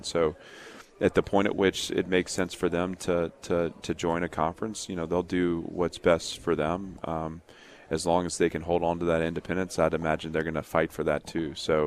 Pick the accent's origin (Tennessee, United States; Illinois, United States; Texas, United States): Tennessee, United States; Nashville; But Nashville's a great advantage to us. Obviously, it's my hometown, so I'm clearly biased.